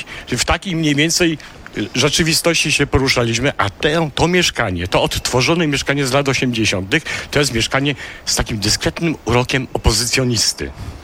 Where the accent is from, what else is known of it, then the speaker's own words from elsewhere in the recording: Kraków, Lesser Poland, Poland; Ja jestem z Nowej Huty.